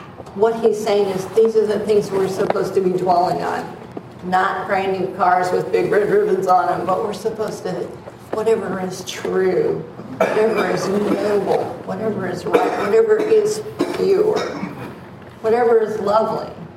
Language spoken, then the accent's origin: English; Ohio, United States; I grew up in Ohio.